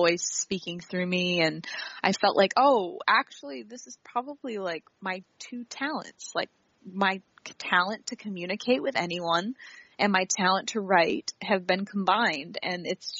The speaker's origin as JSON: {"language": "English", "region": "Florida", "country": "United States", "tie": "born or raised there", "also_born_or_lived": "Detroit, Michigan", "said": "I grew up in the Florida Keys, but I was born just outside of Detroit, Michigan."}